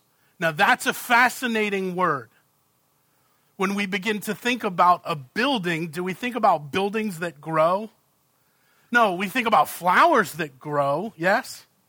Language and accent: English; New England, United States; As a boy growing up in New England, and especially in the era when me and my friends first got our driver's licenses, we used to love to drive around.